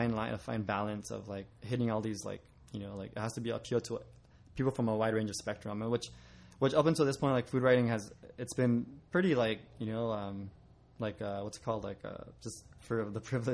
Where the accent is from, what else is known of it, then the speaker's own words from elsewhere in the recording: Nevada, United States; I feel like I'm lucky that I grew up in the, you know, here, and I grew up in the Nevada